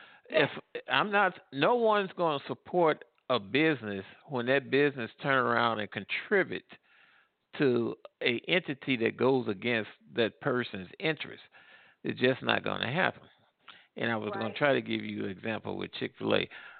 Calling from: Midwest, United States; I'm calling from the Midwest, by the way.

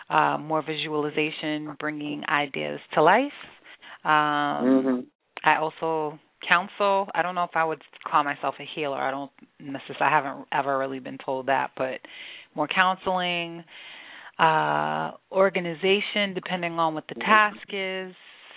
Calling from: Boston, Massachusetts, United States; I'm calling from Boston.

